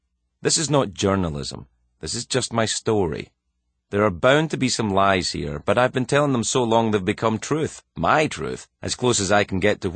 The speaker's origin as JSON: {"language": "English", "town": "Glasgow", "region": "Scotland", "country": "United Kingdom", "tie": "born or raised there", "said": "my hometown of Glasgow, Scotland"}